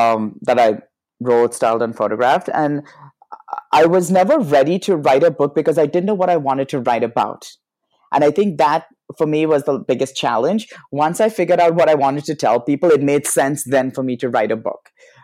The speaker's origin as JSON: {"language": "English", "country": "India", "moved": "yes", "lives_now": "United States", "said": "I'm an immigrant. I came from India. I've lived in America. I've married someone from the South, and I'm also gay."}